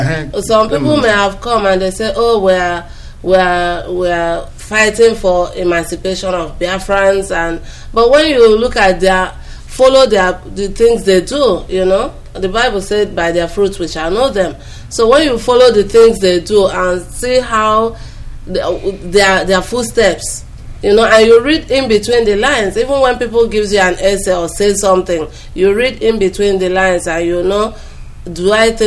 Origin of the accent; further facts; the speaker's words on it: Nnewi, Anambra, Nigeria; I come from Newi.